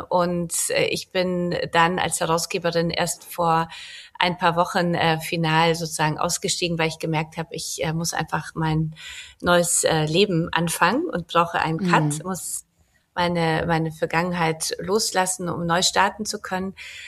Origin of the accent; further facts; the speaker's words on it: Poland; now in Munich, Germany; Ich komme aus Polen. Das ist mir wichtig. Ich bin mit meiner Mutter 1981 aus Polen, damals Kommunismus, nach Deutschland, nach München geflohen.